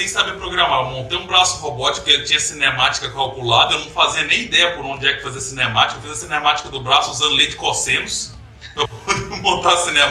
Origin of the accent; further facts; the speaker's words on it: Minas Gerais, Brazil; moved away; quando eu vim de Minas, a gente falava período da faculdade, aqui o pessoal falava fase.